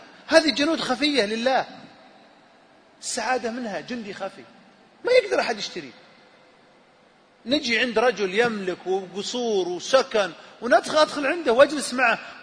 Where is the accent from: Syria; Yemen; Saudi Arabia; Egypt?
Saudi Arabia; أنا من السعودية.